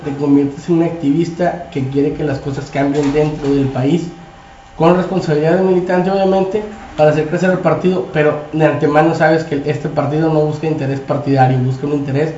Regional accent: Mexico; como mexicano estás haciendo exactamente el mismo mugrero

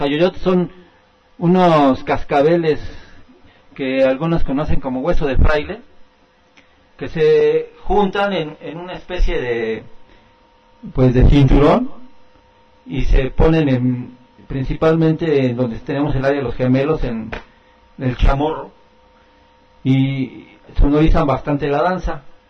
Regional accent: Azcapotzalco, Mexico City, Mexico; born there; Yo nací también en la delegación Azcapotzalco. Y bueno, yo pensaba, ¿cómo es posible que siendo mexicano, pues no conozca nada de mi México ancestral?

